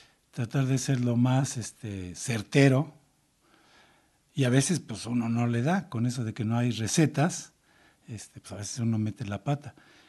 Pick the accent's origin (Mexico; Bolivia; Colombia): Mexico; Mexico City; now in San Cristóbal de las Casas, Mexico; soy originario de la Ciudad de México y llevo viviendo en San Cristóbal de las Casas 27 años.